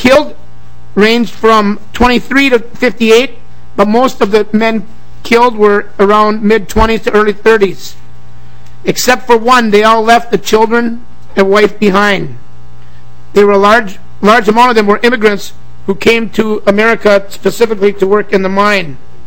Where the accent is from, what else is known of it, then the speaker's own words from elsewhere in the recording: Duluth, Minnesota, United States; and I'm from Duluth and Proctor, and I remember that very, very well.